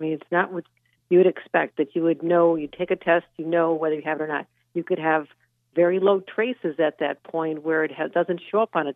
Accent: United States; Why is Erie County where I live? Yeah, we have parts of Erie County, my hometown, where it's 7, 8, 9% right now.

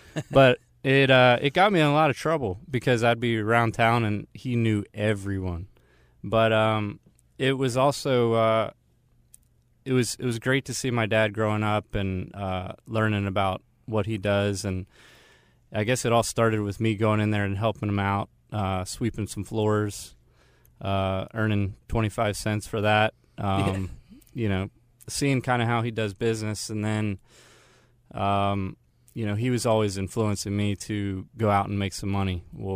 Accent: Maryland, United States; I grew up in Maryland.

